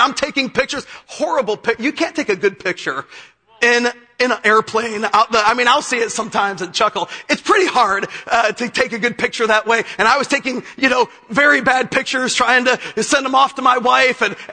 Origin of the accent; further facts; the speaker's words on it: Chicago, Illinois, United States; And I'm a city boy. I'm from Chicago.